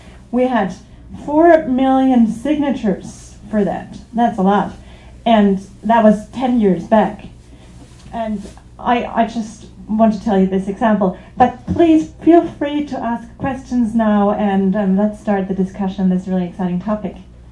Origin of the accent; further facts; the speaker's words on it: Switzerland; I'm from Switzerland